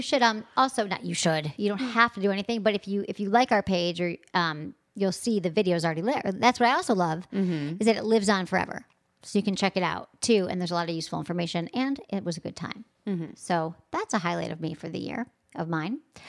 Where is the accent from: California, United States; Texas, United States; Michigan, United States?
Michigan, United States; I grew up like skating in Michigan.